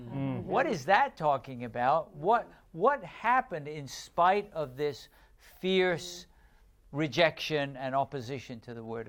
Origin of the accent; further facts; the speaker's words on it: Bristol, South West England, United Kingdom; born there; This is the time I was born in Bristol, England.